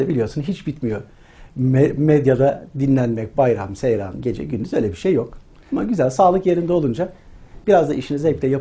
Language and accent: Turkish; Istanbul, Turkey; born there; İstanbul doğumluyum.